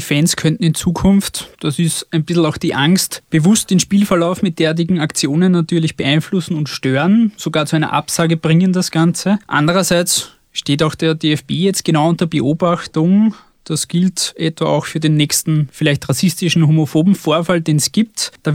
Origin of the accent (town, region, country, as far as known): Austria